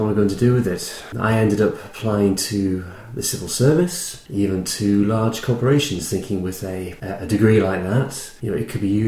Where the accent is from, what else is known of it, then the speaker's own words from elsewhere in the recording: North East England, United Kingdom; also born or lived in Gateshead; I originally come from the northeast of England. I was born in Gateshead, so I suppose I'm a Geordie. And that is, I suppose, my home. I was brought up in County Durham, which is not too far away from there, but I also have family from Yorkshire as well.